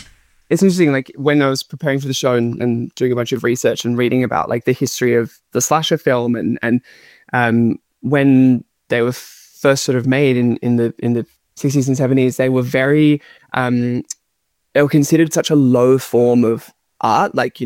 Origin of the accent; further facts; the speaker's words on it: Australia; I wanted to make this a very Australian story because that's important to me as an Australian artist, and I wanted to celebrate Australian culture.